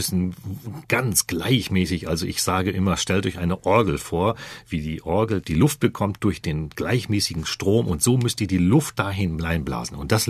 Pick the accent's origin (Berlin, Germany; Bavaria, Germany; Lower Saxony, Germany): Lower Saxony, Germany; Wilhelmshaven; ich selbst, das hören Sie im Dialekt, bin von der Nordseeküste, ich bin geboren in Wilhelmshaven